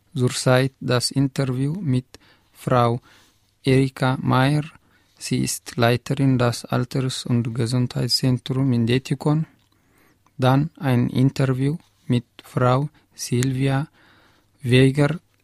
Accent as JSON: {"language": "German", "country": "Eritrea", "second_language": "German", "said": "Guten Tag … ich komme aus Eritrea."}